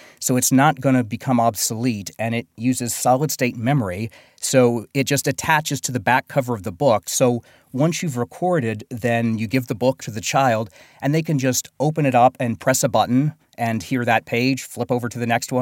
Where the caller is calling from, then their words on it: New York City, New York, United States; I'm calling from New York City, and my company is Read2Me.